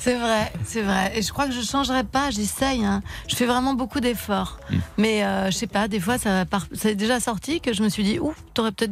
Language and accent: French; Algeria; now in France; Quand j'étais petite en Algérie